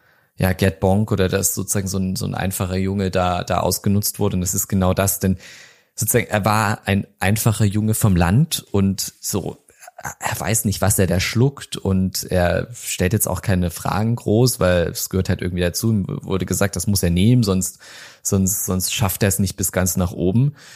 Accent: Saxony, Germany; ich komme aus Sachsen, ich habe diesen Dialekt schon oft gehört

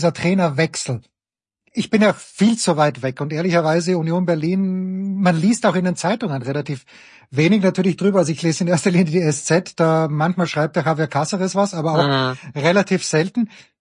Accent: Vienna, Austria; Man fährt dort relativ gerne hin als Wiener, früher mal an den Wörthersee.

